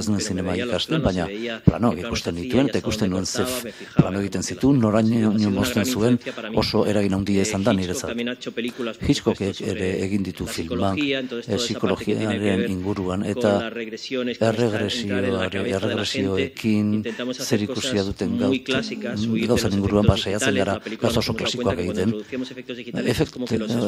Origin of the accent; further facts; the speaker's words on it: Spain; aita txiletarra eta ama txiletarra, espainiarra, baina Espainian hazi naiz eta espainiar dut nire burua.